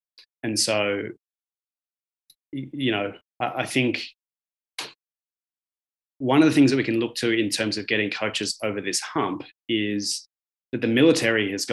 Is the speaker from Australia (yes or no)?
yes; Australia; you guys are from North America, I'm from Australia.